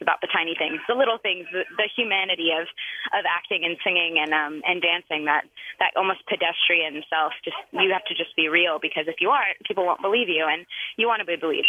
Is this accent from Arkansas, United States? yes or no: no; Modesto, California, United States; I was very into theater in Modesto, in my hometown